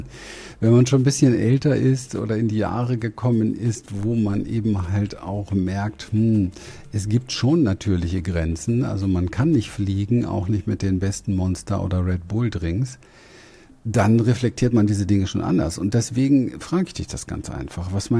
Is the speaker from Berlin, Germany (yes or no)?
yes; Berlin, Germany; born or raised there